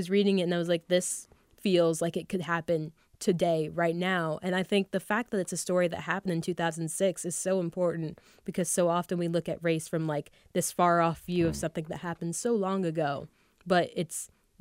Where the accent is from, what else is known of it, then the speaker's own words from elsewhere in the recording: the South, United States; Like, it didn't feel far removed at all from what, like, I grew up in the South, like, and what I grew up around.